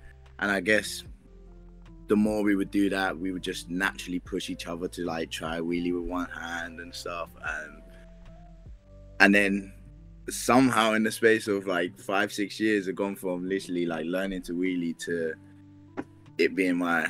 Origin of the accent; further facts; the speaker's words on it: London, United Kingdom; I was born and raised in East London